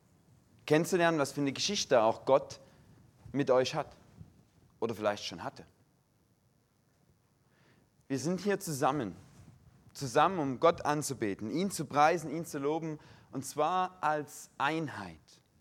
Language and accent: German; Saxony, Germany; accent: Saxon; now in Switzerland; Ich komme aus Deutschland, wie man vielleicht ungleich hört. Also ich werde hier keine schweizerdeutsche Predigt halten, sondern schön in Hochdeutsch, probiere jedenfalls mein Bestes, weil mein Ursprungsdialekt eher sächsisch ist